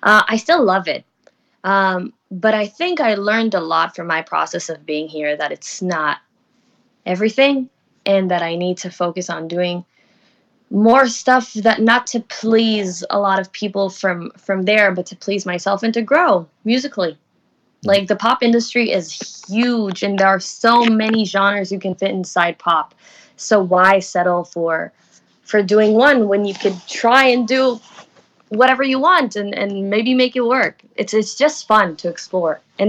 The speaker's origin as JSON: {"language": "English", "country": "Israel", "said": "I'm from Israel"}